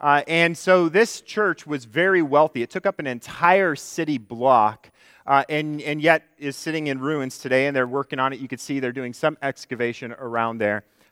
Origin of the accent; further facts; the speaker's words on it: California, United States; You know, my home state, I'm wondering when there's just going to be enough people